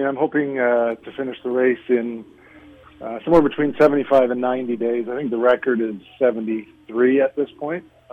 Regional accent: Canada; accent: Canadian; Yeah, a bit of an accent there.

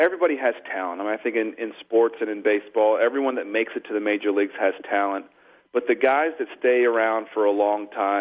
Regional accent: Baltimore, Maryland, United States; I mean, I was a kid growing up in Baltimore, so to root for the Yankees first baseman wasn't exactly the most popular thing to do.

